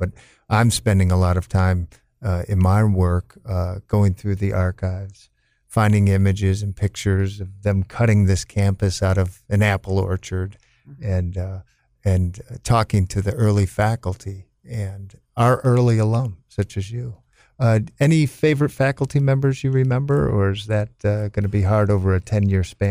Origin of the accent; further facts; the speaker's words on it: Illinois, United States; born there; I was born on Great Lakes Naval Base.